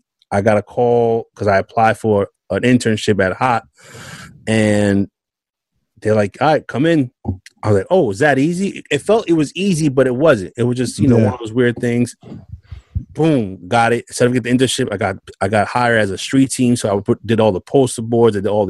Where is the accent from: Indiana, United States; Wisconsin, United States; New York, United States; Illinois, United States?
New York, United States; Westchester; I'm from Westchester.